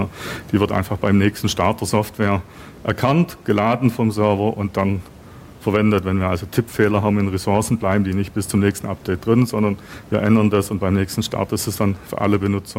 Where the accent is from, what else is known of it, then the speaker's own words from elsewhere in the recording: Berlin, Germany; Ich komme aus Berlin. Unser Büro ist in der Mitte von Berlin.